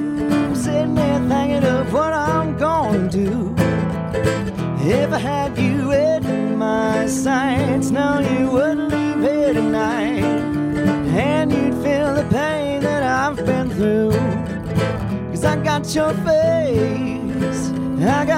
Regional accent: Mena, Arkansas, United States; moved away as an adult; also born or lived in Helena; now in Nashville, United States; I was born in Helena over on the opposite side of the state, and spent most of my life in Mena, though, and then graduated high school and moved straight to Nashville.

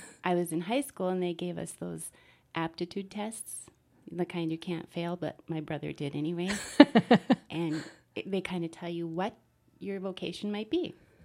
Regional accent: White Lakes, United States; now in Grand Rapids, United States; I grew up in White Lakes. Then we lived in Palo.

